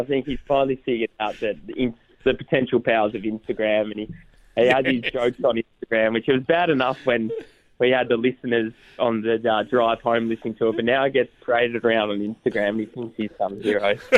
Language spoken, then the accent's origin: English; Geelong, Victoria, Australia; 16th of February 2000, and in Geelong, born and raised in Geelong.